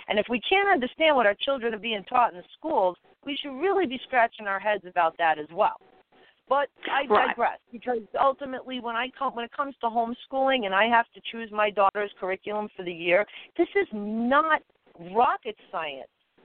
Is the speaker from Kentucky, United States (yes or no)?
no; Long Island, New York, United States; now in Central New York, United States; I'm from Long Island, and then I moved to Central New York, where it's much smaller.